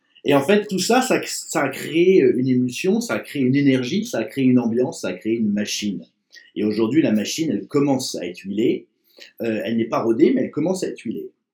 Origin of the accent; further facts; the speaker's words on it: Versailles, Île-de-France, France; je n'habite pas à la campagne, hein, comme pauvre petit malheureux, moi je suis de Versailles, et travaillant à Paris